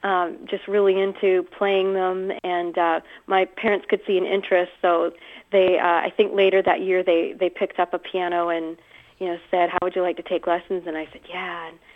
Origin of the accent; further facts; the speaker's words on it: British Columbia, Canada; I grew up in British Columbia